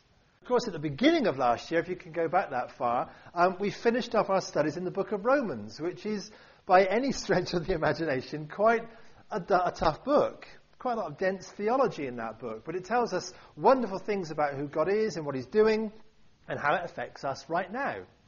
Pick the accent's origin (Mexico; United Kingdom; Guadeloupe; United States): United Kingdom; Bristol, South West England; accent: Bristol; you can always hear my lovely Bristol accent on the website.